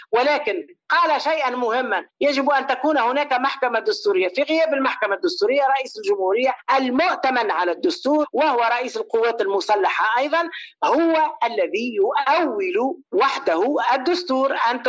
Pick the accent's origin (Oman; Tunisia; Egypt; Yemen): Tunisia; نحن عندنا في تونس مثل